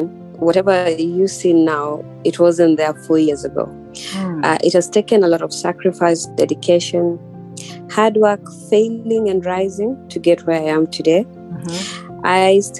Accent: Kenya; I'm a Kenyan entrepreneur.

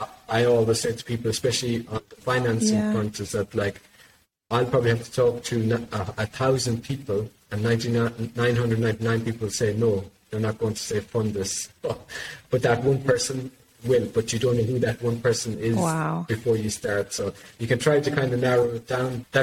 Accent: Ireland; I'm originally from Ireland.

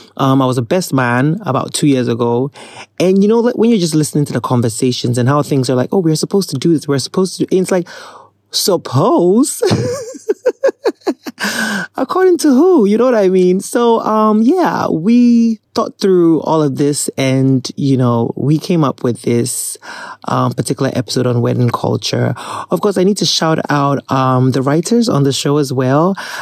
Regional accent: Ghana; just growing up in Ghana through the years and seeing how different the weddings have become

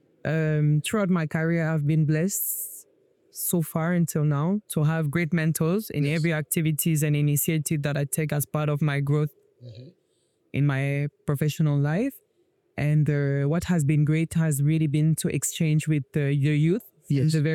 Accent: Cameroon; now in Nigeria; I'm not from Nigeria. I'm from Cameroon, but I'm quite connected here.

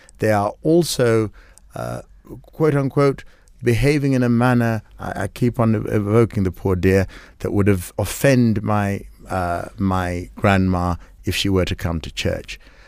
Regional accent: Kenya; because we are Africans, because we're Kenyan

